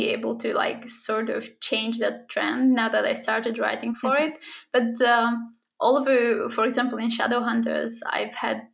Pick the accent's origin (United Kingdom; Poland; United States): Poland; I'm actually a student from Poland.